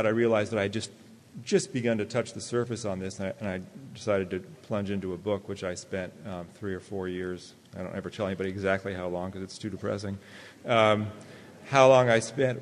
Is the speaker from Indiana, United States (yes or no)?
no; California, United States; I did not grow up in Appalachia. I grew up in California, in Silicon Valley.